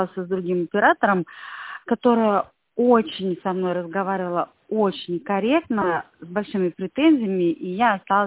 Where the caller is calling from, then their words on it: Tver, Tver Oblast, Russia; я звоню из Твери.